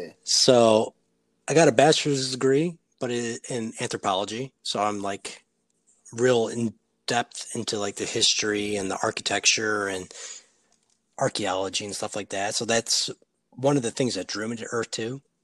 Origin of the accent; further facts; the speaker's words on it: Michigan, United States; I'm from Michigan.